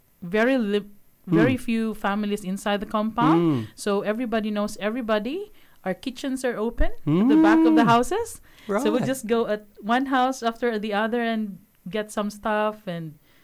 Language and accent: English; Philippines; and I'm from the Philippines. So I'm my cultural heritage is, the Philippines, and I'm called a Filipino.